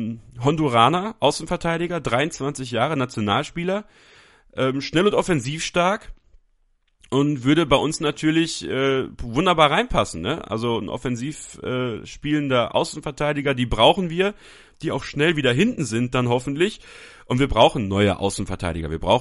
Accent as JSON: {"language": "German", "country": "Belgium", "tie": "born there", "said": "ich bin in Belgien geboren, also habe da sogar eine kleine Verbindung zu"}